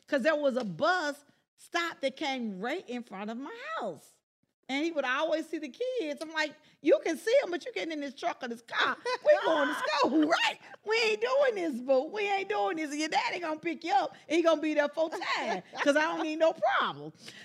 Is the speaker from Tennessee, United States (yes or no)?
yes; Memphis, Tennessee, United States; I grew up in North Memphis. We didn't have a lot. We had nothing. I mean, we were poor, right?